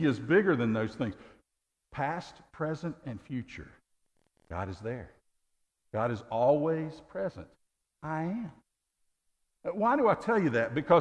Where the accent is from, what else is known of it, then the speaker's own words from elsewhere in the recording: Tennessee, United States; moved away as an adult; now in Texas, United States; Most of my early years, up through 18, I spent my life in Tennessee in the same house. I grew up in Tennessee. The last 17 years, nearly two decades, I have been here in Texas.